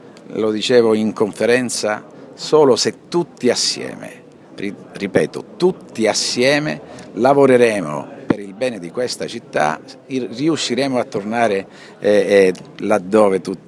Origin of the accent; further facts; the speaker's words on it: Reggio Calabria, Calabria, Italy; Io da reggino non ho valutato i pro e i contro